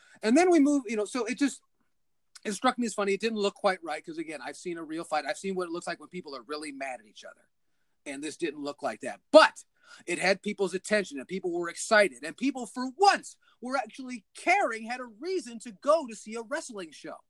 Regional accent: California, United States; I'm from California. I've seen a real fight before.

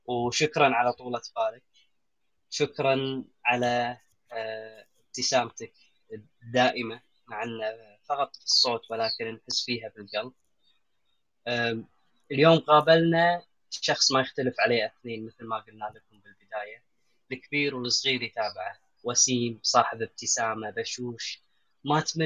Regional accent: Kuwait; accent: Kuwaiti; كنت أتكلم اللهجة العامية الكويتية، يعني احنا مثل ما نقول الغلجة الصعبة

